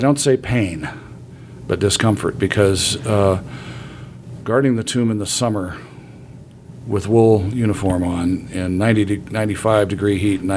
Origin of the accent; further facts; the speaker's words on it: Des Moines, Iowa, United States; I grew up in Des Moines, Iowa. My father was the Boy Scout executive in Des Moines, Iowa